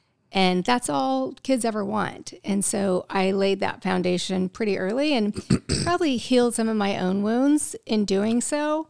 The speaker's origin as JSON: {"language": "English", "region": "Midwest", "country": "United States", "tie": "born or raised there", "said": "I was raised in the Midwest and, you know, a pretty austere household."}